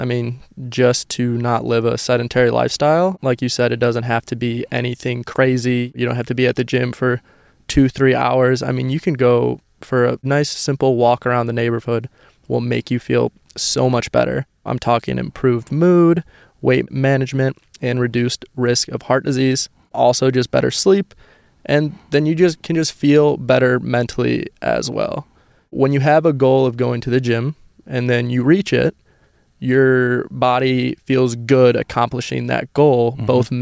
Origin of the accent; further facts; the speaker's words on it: Bourbonnais, Illinois, United States; So I'm born and raised in Bourbonnais, Illinois. I went to Bishop McNamara for high school and then went on to Olivet Nazarene University, where I played baseball.